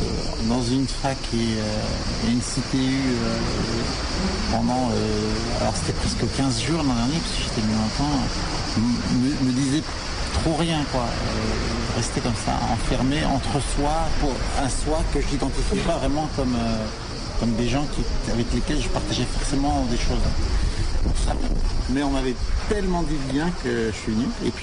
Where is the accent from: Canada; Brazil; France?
France; Paris, Île-de-France; je viens de Paris.